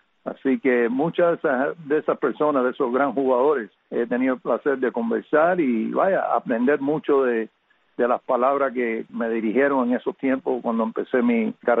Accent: Cuba; moved away; Yo salí de Cuba, ahora hizo fecha, el 11 de noviembre de 1966.

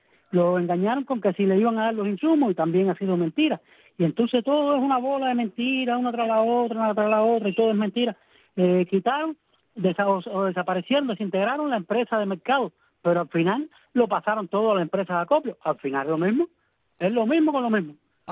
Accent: Cuba; Los que somos cubanos

